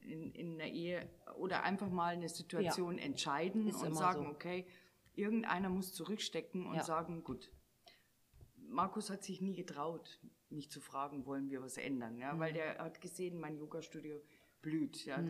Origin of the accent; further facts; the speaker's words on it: Bavaria, Germany; accent: Bavarian; wie komme ich an mit meinem bayerischen Dialekt.